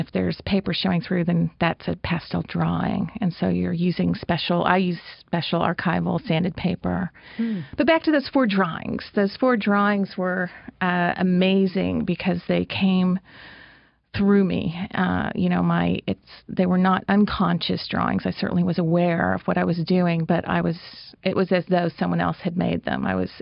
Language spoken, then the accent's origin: English; California, United States; born there; also born or lived in Oklahoma / Kentucky; maybe you can't tell that I was born in California, but somehow... We went against the flow. We ended up in Oklahoma.